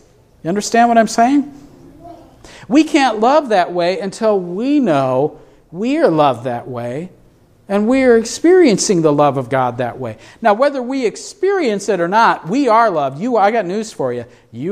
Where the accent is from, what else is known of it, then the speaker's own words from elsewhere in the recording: Peoria, Illinois, United States; I'm originally from Peoria, downstate.